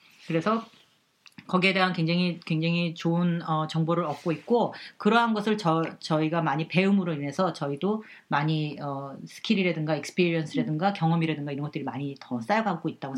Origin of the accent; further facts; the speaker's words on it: South Korea; first language Korean; 저희가 영어가 이제 한국어가 저희 모국어다 보니까 영어 때문에 겪는 모든 일들이 다 스트레스풀 하거든요.